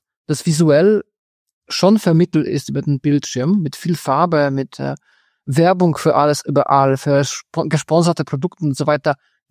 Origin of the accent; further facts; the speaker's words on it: Poland; German is a second language; Das war 2002 und Computers waren in Polen, wo ich herkomme, für blinde Menschen noch nicht so verbreitet.